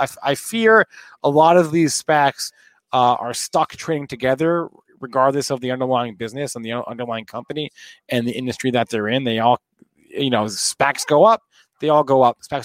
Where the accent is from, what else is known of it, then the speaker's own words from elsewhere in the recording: New Jersey, United States; New Jersey, come on, dirty Jersey, the armpit of America, represent.